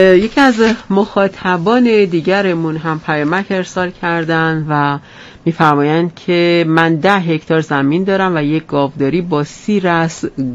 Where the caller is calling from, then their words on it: Qazvin, Iran; از قزوین هستم.